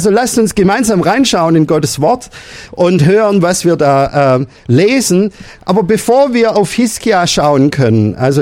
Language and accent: German; Baden-Württemberg, Germany; accent: Swabian; ich komme aus dem Schwabenland, hört man mir sicher an. Weil im Schönbuch ist der Ort, wo ich wohne, das liegt so zwischen Böblingen und Tübingen. Und ich bin da in der evangelischen Kirchengemeinde aktiv